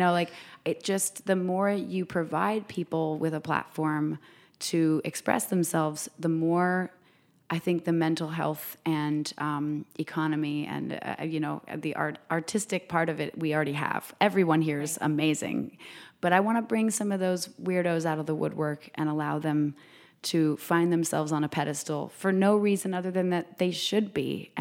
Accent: Vermont, United States; Well, listen, I grew up in Vermont. I've worked on dairy farms.

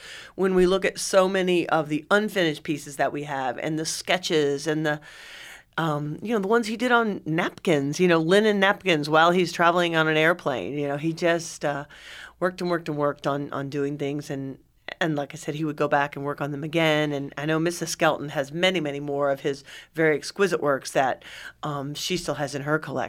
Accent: Vincennes, Indiana, United States; I am. I grew up in Vincennes, went away to college, and I was gone for about 25 years, and then when I came back in 2007, I was working there

